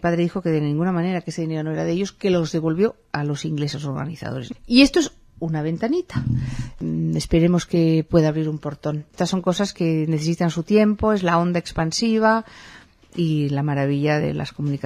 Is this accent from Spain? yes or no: yes; Vigo, Galicia, Spain; now in Barcelona, Spain; Como sabes, vivimos en Barcelona. Yo vengo de Vigo, que está al otro lado de España.